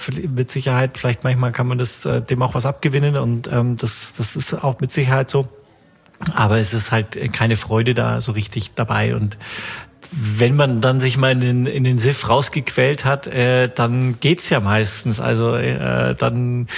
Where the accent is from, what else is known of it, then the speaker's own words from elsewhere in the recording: Bavaria, Germany; Also ich komme ja ursprünglich aus Bayern